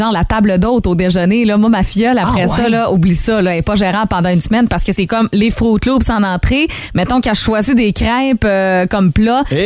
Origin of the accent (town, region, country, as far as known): Quebec, Canada